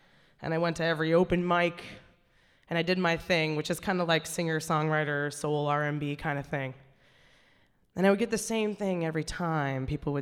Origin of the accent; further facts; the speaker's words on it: New Hampshire, United States; Like, I'm from New Hampshire. I'm from the Northeast.